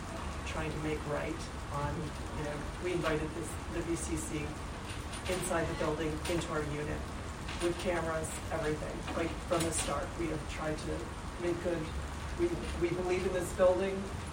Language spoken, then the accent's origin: English; St. Thomas, U.S. Virgin Islands; also born or lived in St. Croix; I grew up in the Virgin Islands, St. Thomas and St. Croix, very familiar with historic buildings, and I've worked in them all my life.